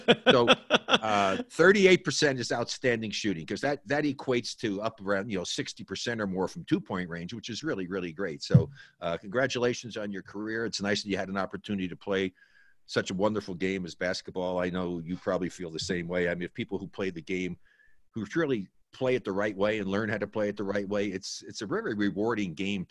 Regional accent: New Jersey, United States; I know NIAC. I was born and raised in New Jersey.

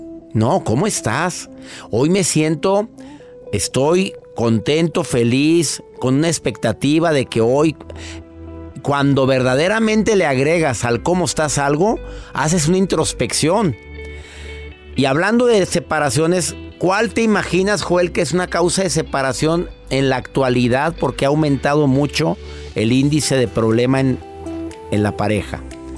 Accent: Mexico; Y también en México, en mi país adorado, problemas de infertilidad comienzan pues desde los 35 años

